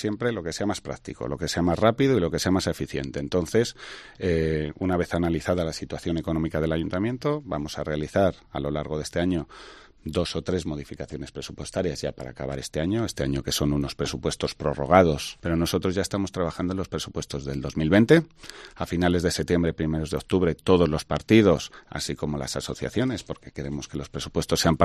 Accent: Spain; pues a mí como español, pues no me gusta que se tarde tanto.

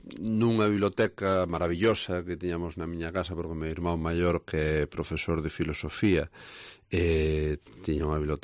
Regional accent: Celanova, Galicia, Spain; also born or lived in Bande; Sí, originario de Celanova. Sempre hai un dilema se si son de Celanova ou de Bande, ¿no? Porque originariamente son de Bande, no meu DNI di que son de Bande, pero criei-me en Celanova, e aí estudei o bacharelato, non?

